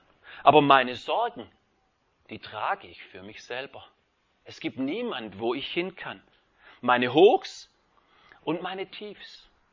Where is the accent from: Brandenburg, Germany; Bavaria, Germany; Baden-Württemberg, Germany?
Baden-Württemberg, Germany; also born or lived in South America; Also ich bin Schwabe